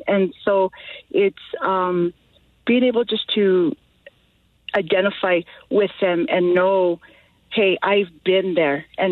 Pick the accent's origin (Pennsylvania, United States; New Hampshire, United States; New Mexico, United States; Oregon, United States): New Mexico, United States; Santa Fe; I'm originally from Santa Fe, but I've always found my way back to Española, Chimayo, Velarde. I've always lived there off and on.